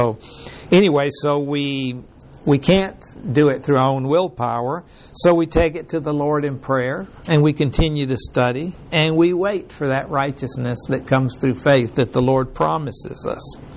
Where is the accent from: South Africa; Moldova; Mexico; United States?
Mexico; I remember when I grew up in Mexico, and I remember being so impressed by how nice everybody behaved, how polite they were.